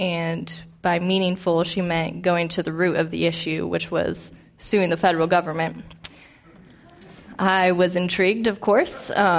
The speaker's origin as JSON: {"language": "English", "town": "Bend", "region": "Oregon", "country": "United States", "tie": "born or raised there", "said": "And I was in Bend, Oregon, my hometown"}